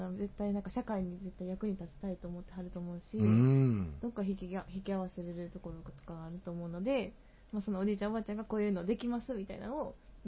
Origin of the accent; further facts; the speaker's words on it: Kyoto, Japan; 京都から来ました